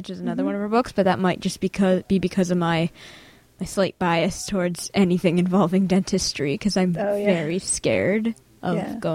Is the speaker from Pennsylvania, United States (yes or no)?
no; Hudson, New York, United States; I'm a student in high school, and I'm also from Hudson.